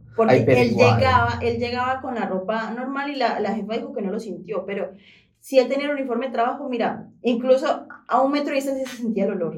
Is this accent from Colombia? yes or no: no; Venezuela; now in Spain; Yo sé que soy venezolana, pero tampoco estoy allá.